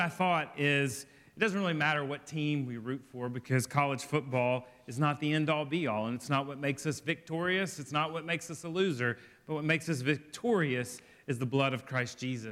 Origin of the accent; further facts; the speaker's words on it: Birmingham, Alabama, United States; and I'm from Birmingham, Alabama, and a huge Crimson Tide fan.